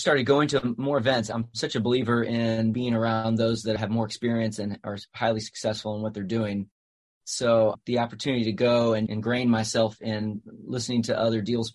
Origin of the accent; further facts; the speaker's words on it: St. Louis, Missouri, United States; moved away as an adult; now in Nashville, United States; I grew up in Missouri, St. Louis, and fell in love with music at a young age, decided to give Nashville a shot out of high school. So moved down here with a dream